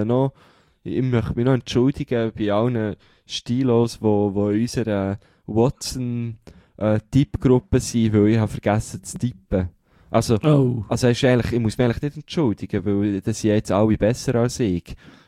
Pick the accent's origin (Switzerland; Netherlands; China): Switzerland; Vielleicht, weil man als Schweizer, weiss auch nicht